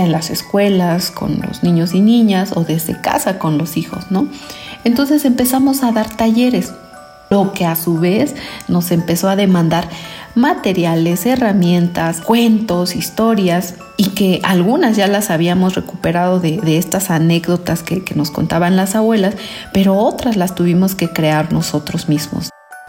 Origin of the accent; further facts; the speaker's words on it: Santa María Ocotepec, Oaxaca, Mexico; de la comida de Santa María Ocotepec, porque me inspiré en mi pueblo.